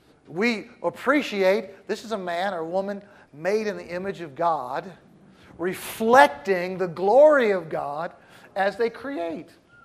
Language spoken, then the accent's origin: English; St. Louis, Missouri, United States; When I was home this summer, I went to my hometown where I was raised in St. Louis.